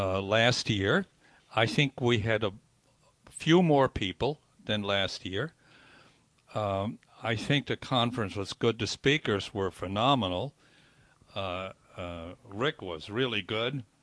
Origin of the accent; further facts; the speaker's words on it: Zurich, Switzerland; now in United States; I was born in Switzerland, and my hometown is Zurich.